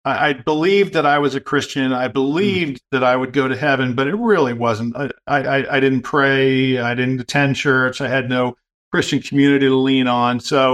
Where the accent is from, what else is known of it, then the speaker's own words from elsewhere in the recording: Pennsylvania, United States; also born or lived in New England; I'm from Central Pennsylvania originally. We spent time in my youth in New England and then settled back into Pennsylvania.